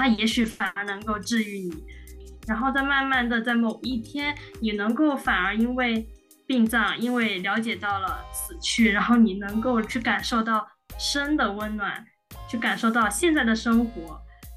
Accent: Sichuan, China; moved away as an adult; also born or lived in Zhejiang; now in Kyoto, Japan; 我的家乡是在四川

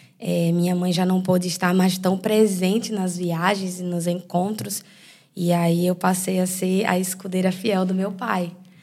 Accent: Recife, Pernambuco, Brazil; also born or lived in Fortaleza; cearense, fortalezense, o novo termo aí usado, nordestina. Eu nasci em Fortaleza, mas eu cresci em Recife. Eu nasci num lar cristão

